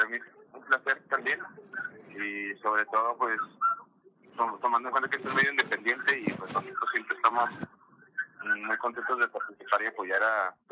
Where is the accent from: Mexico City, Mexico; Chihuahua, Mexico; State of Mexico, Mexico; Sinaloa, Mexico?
Chihuahua, Mexico; como tú dices, somos de Chihuahua y ya vamos a cumplir 10 años de estar formados